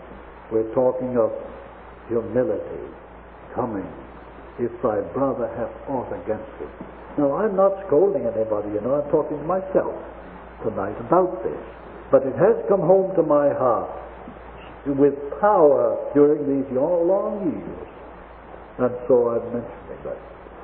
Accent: New Zealand; as I'm a New Zealander

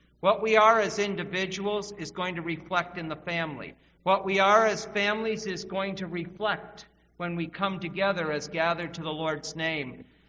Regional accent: Smiths Falls, Ontario, Canada; under whose ministry and influence I had the privilege of growing up in Smiths Falls.

